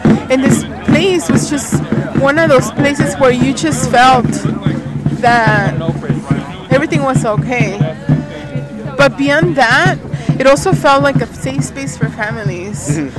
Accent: Mexico; I come from Mexico. I was born in Mexico.

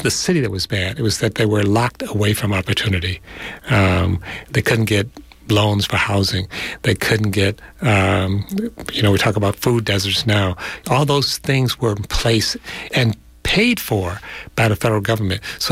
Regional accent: Detroit, Michigan, United States; I'm from Detroit, which was featured prominently in the uprisings. I grew up in Detroit, went to segregated schools.

